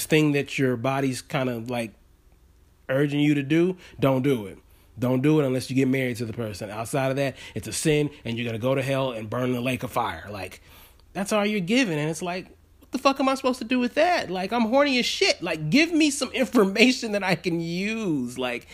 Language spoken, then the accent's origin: English; Houston, Texas, United States; Because, mind you, I'm from Houston, Texas. So I'm in the Bible Belt. I'm in the part of the United States where we got the Bible thumpers.